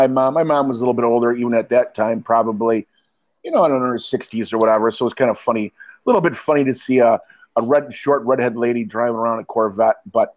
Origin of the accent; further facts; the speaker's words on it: Detroit, Michigan, United States; Yeah, we're heavy industrial. You know, we're kind of high strung a little bit. Detroiters